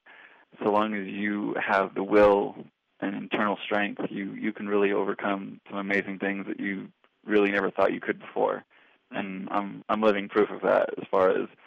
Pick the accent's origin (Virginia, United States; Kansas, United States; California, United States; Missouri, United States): California, United States; Bakersfield; I'm from Bakersfield, California.